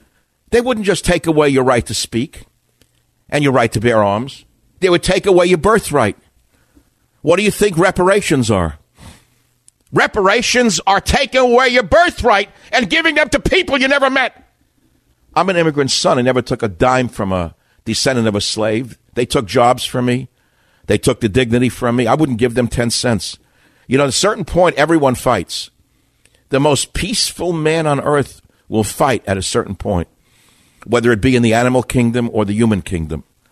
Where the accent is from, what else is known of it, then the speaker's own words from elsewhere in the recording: New York, United States; I'm from New York. I know what pieces of garbage are.